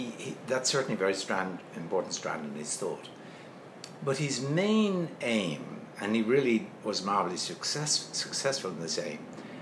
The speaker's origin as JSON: {"language": "English", "country": "Ireland", "said": "So one of the things that really embarrasses me as an Irish person is the corporate tax level."}